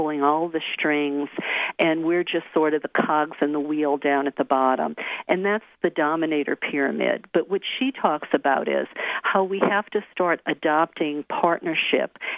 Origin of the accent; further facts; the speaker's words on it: the South, United States; I come from the South, the Bible Belt, where women don't learn about this stuff necessarily.